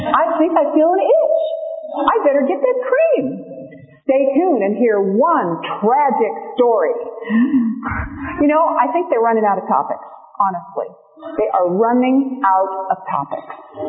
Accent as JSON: {"language": "English", "region": "California", "country": "United States", "said": "I'm from California. It's snowing out there."}